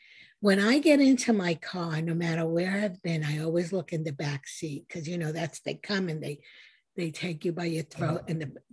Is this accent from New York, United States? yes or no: yes; New York, United States; Like as New Yorker, you lock everything.